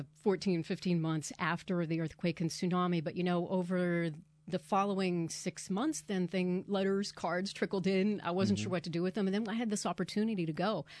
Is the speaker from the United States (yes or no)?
yes; Bay St. Louis, Mississippi, United States; oh, my God, that looks like Bay St. Louis, Mississippi, my hometown. And then I shared how people in my hometown worked together after the storm.